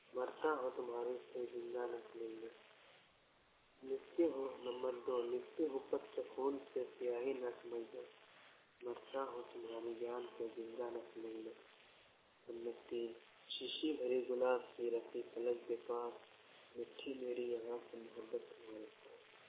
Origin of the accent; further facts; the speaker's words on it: Biratar, Jharkhand, India; बोकारो जिला के रहने वाला हूँ। चंदन क्यारी थाना बिरातार के रहने वाला ग्राम बिरातार है